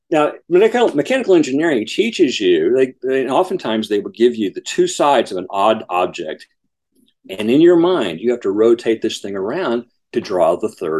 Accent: St. Francisville, Louisiana, United States; Well, I grew up in Louisiana originally. I was from a small town north of Baton Rouge called St. Francisville, which is a very plantation, antebellum home town.

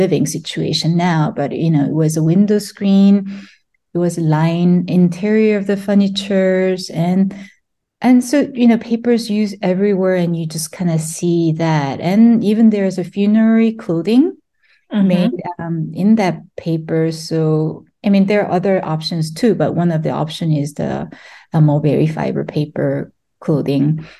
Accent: Seoul, South Korea; I grew up in Seoul. Okay. Very dense, densely populated, and in high rise and a condo. That's kind of my early upbringing, surrounded by high rise buildings.

